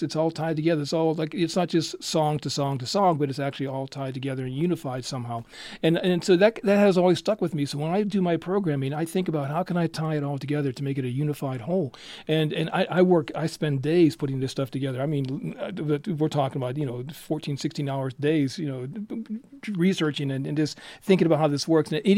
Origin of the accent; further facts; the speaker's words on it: Pennsylvania, United States; I'm from Pennsylvania.